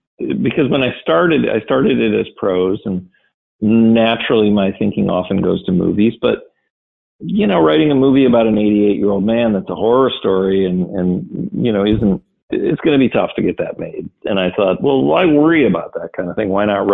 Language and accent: English; Wisconsin, United States; Oh, well, I grew up in Wisconsin.